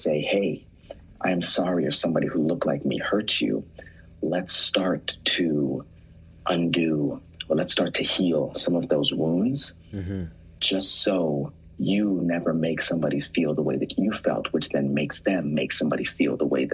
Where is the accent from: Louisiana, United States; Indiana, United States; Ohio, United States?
Ohio, United States; I felt this hate from the community in which I grew up in Ohio.